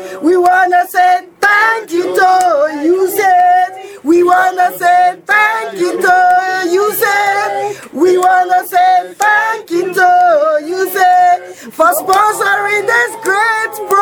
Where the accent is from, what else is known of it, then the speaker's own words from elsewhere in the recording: Liberia; I'm from Liberia.